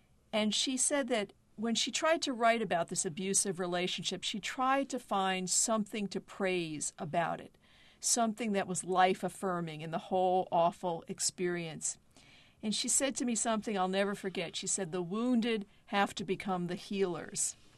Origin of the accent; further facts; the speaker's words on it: Bayonne, New Jersey, United States; I grew up in Bayonne, New Jersey, and New Jersey is a very Italian-American, very Catholic state. I'm an Italian-American